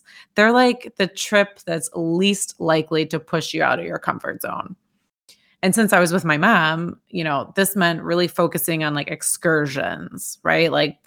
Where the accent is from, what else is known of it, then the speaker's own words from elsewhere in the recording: Midwest, United States; growing up in the Midwest, where our tallest quote unquote hill is Columbus Drive off of Michigan Avenue